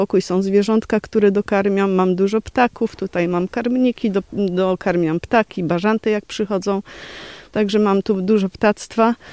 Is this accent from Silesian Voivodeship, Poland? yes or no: yes; Pszczyna, Silesian Voivodeship, Poland; bo ja pochodzę ze Śląska, w ogóle jestem pszczynianką, urodziłam się w Pszczynie.